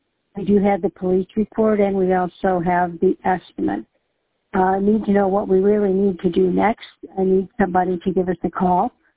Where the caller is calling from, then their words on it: Tiffin, Ohio, United States; I am calling from Tiffin, Ohio.